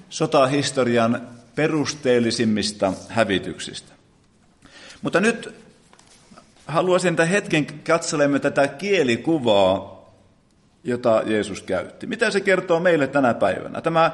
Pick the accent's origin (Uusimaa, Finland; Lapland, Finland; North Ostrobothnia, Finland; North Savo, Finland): North Ostrobothnia, Finland; Kalajoki; born there; tulin tänne Kalajoelta, Kalajoen Rautiosta. Se on syntymäkyläni, ja siellä aina vietämme osan vuotta.